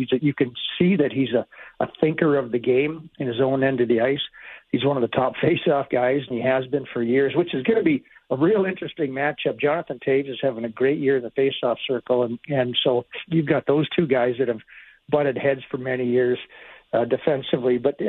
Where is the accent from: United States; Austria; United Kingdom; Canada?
Canada; Edmonton, Alberta; I'm basically from Edmonton, and my family would be there.